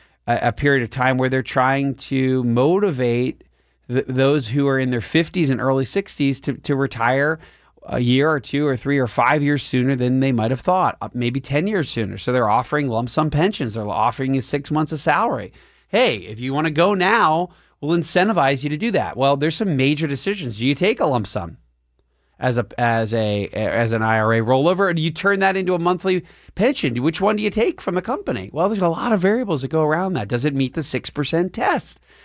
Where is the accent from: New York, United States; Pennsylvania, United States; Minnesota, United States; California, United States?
Pennsylvania, United States; Michigan, Pennsylvania, my home state, and then my alma mater state of North Carolina